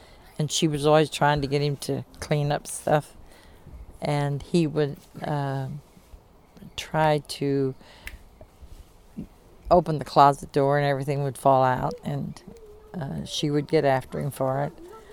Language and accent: English; Brownsville, Texas, United States; also born or lived in Corpus Christi, United States; I grew up in mostly in Brownsville, Texas and Corpus Christi. Actually, my father was a mover, and in 12 years, I went to 9 different schools to give you a pretty good idea.